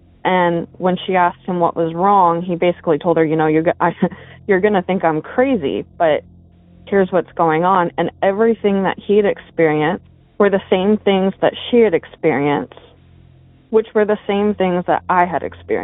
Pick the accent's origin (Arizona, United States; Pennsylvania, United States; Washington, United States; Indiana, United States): Arizona, United States; So I grew up in Arizona. My parents purchased a new build home in the early 90s.